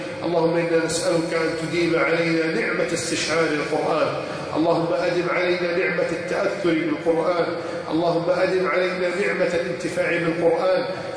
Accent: Egypt; ارفع البلاء عن بلدنا مصر

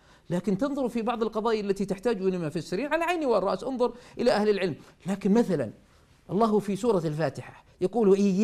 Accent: Saudi Arabia; قلت نعم أنا من السعودية.

